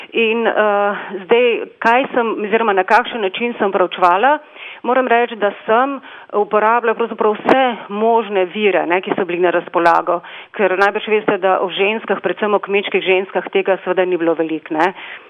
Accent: Ljubljana, Central Slovenia, Slovenia; Jaz sem iz Ljubljane

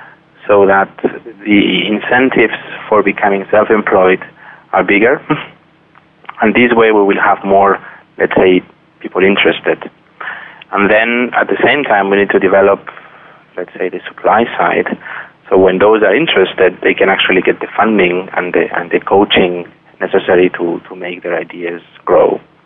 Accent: Spain; If you take, for example, my home country, Spain

